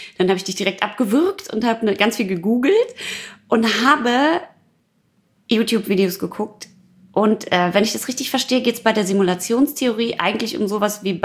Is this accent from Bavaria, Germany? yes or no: no; North Rhine-Westphalia, Germany; Weil ich komme ja aus dem Ruhrpott